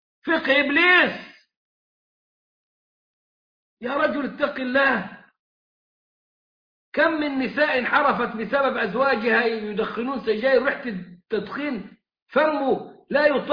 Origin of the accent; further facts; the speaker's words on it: Egypt; واسألوا عندنا في مصر شركة ماتسيان، ماتسيان كيف تصنع السجاير؟